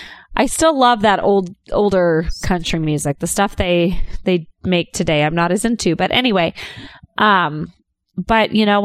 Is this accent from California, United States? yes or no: yes; California, United States; And I'm from California. I grew up, I don't know, maybe like 4 hours north of LA.